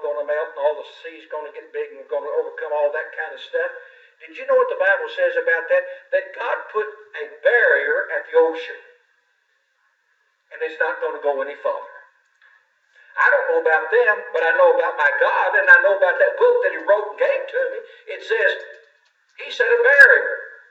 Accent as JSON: {"language": "English", "country": "United States", "tie": "born or raised there", "said": "I was raised on the Mississippi River about, 170 miles north of here, right at the edge of Missouri and Kentucky."}